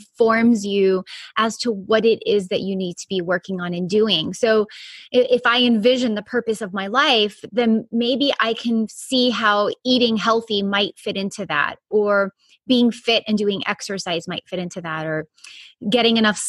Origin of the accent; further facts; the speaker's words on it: Florida, United States; also born or lived in Chicago; I was born in Chicago. My mom is from Cuba. My dad is from Uruguay. And I basically grew up most of my life in southern Florida.